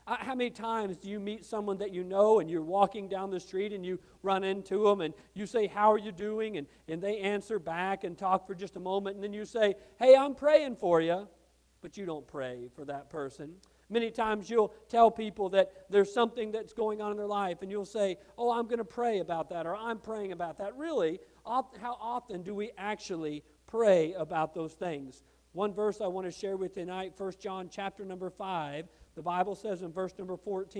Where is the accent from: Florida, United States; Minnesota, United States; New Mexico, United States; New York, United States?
New Mexico, United States; I am from New Mexico. I was the son of a missionary kid.